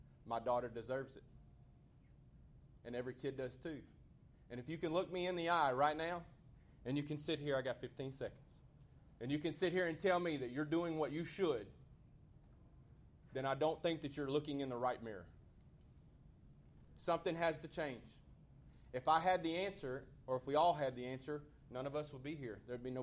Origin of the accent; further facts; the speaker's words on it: Tyler, Texas, United States; And we're from Tyler, Texas